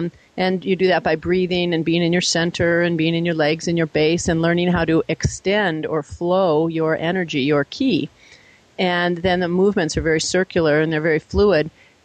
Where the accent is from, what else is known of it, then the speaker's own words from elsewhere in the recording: Wisconsin, United States; I grew up in Wisconsin, so we only played about 4 months a year, but of course we were all golf nuts.